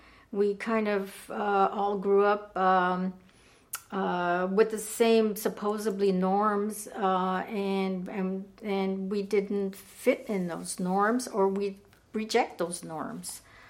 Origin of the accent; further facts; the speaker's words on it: California, United States; I grew up here in the East Bay